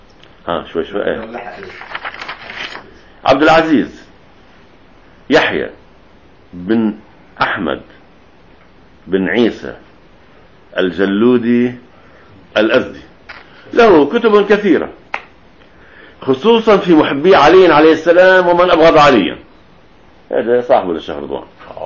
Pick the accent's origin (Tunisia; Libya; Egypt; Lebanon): Lebanon; هيدي لو عندنا بلبنان هلا كان اسمه حق مصاري